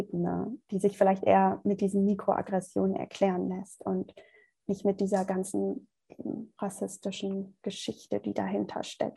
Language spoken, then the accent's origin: German; Germany; wenn ich dann sage, ja, ich komme aus Deutschland, aber mein Vater aus Italien.